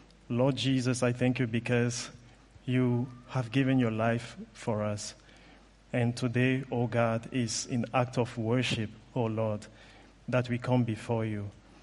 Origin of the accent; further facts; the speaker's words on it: Cameroon; I am from Cameroon